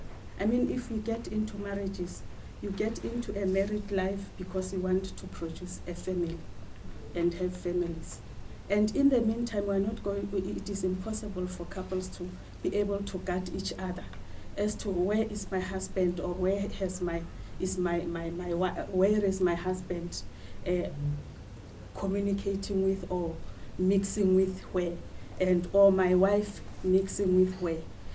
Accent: South Africa; moved away; I'm a nurse by profession. I come from South Africa. I'm an immigrant here.

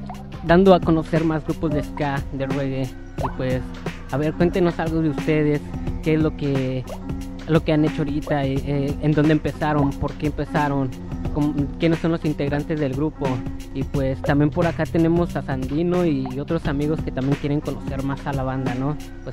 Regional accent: Mexico; Porque yo también soy mexicano.

